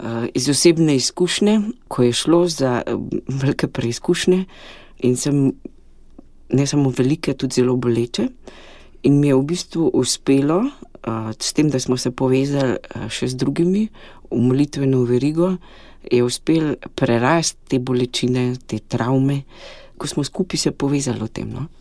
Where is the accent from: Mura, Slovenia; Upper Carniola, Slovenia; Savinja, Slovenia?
Savinja, Slovenia; Frankolovo; Doma sem iz Frankolovega, ki je znano po 100 frankolovskih žrtvah med vojno in v bistvu sem s tem malo rastla že od malega.